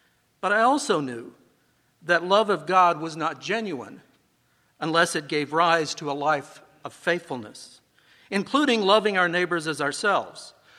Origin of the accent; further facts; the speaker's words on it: Illinois, United States; my hometown in southern Illinois, near Evansville